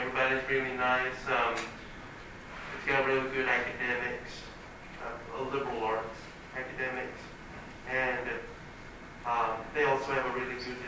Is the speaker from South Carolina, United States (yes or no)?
yes; Columbia, South Carolina, United States; I'm from Columbia, South Carolina.